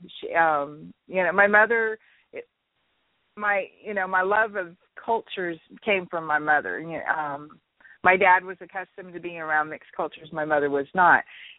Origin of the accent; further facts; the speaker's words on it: Alaska, United States; born there; I was born in Alaska. My dad was stationed in Fort Wainwright, which is near Fairbanks, Alaska, during the 60s. And so we were there for, I think, 3 years.